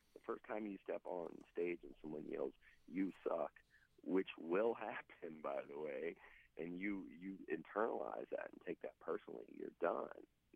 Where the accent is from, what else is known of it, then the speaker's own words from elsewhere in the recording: Chesapeake, Virginia, United States; I moved to Richmond from Chesapeake, Virginia, actually, under the auspices of going to school for theater, because I went to a Governor's Magnet School for the Arts for the last 2 years of my high school to study theater.